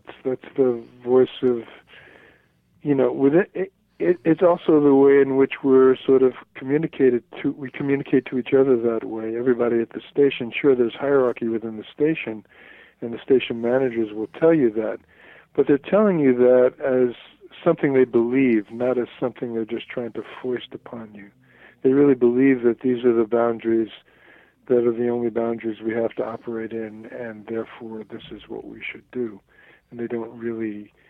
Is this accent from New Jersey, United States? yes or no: no; New York, United States; I used to listen to that station growing up. That was I lived in New York. I'm originally from New York.